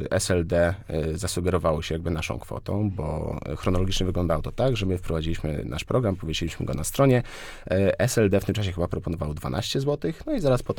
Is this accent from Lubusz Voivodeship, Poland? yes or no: no; Łódź, Łódź Voivodeship, Poland; Ja zresztą wychowałem się w kamienicy, w której mój pokój właściwie oddzielony był od reszty mieszkania płytami karton gips.